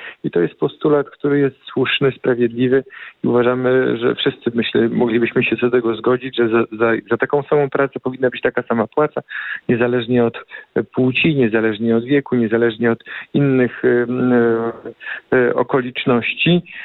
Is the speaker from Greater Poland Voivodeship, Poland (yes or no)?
yes; Poznań, Greater Poland Voivodeship, Poland; Na pewno mieszkańcy Poznania, my poznaniacy, mieszkańcy aglomeracji poznańskiej